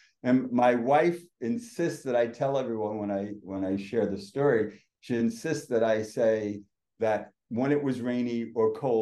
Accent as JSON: {"language": "English", "town": "New York City", "region": "New York", "country": "United States", "tie": "born or raised there", "said": "I grew up in a little town east of the Mississippi called New York City."}